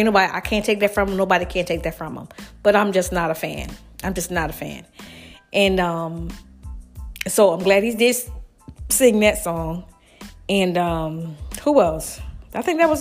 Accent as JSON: {"language": "English", "region": "Alabama", "country": "United States", "said": "I'm from Alabama, and I bypassed all these beautiful schools"}